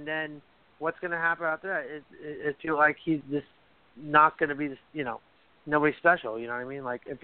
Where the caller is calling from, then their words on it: Miami, Florida, United States; from Miami.